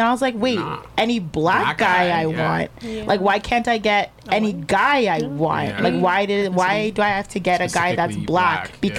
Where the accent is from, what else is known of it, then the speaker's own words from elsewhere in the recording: Nova Scotia, Canada; I'm actually not Jamaican. Yeah, at all. I'm Canadian, full Nova Canadian. Scotia.